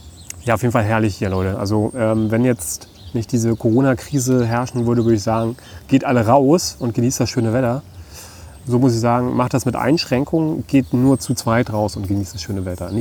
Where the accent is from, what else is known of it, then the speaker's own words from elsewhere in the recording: Templin, Brandenburg, Germany; Ich komme ja aus Brandenburg, bin ja gebürtiger Brandenburger. Ich bin ja in Templin geboren, also in der Uckermark.